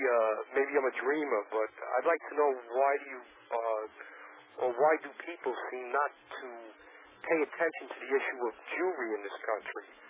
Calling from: New York, United States; Yes, I'm calling from New York.

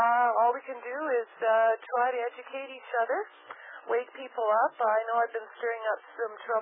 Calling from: Canada; We're calling from Canada this evening.

